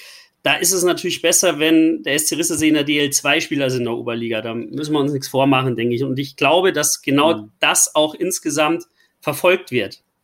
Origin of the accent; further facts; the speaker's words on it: Munich, Bavaria, Germany; Also diese Geschichte ist ja auf mehreren Ebenen auch als Münchner interessant.